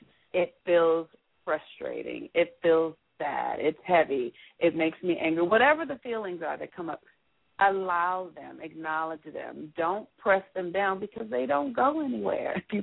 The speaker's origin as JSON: {"language": "English", "country": "United States", "said": "my life as an American, as a woman, as a Black woman, as a parent"}